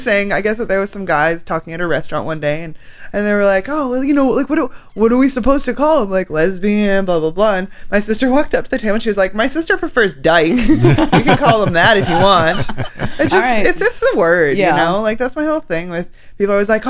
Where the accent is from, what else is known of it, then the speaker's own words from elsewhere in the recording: Kelowna, British Columbia, Canada; everybody made fun of me for being a lesbian in high school, and I'm from Kelowna, and I grew up in a little area called Rutland, and it was called Rutland Slutland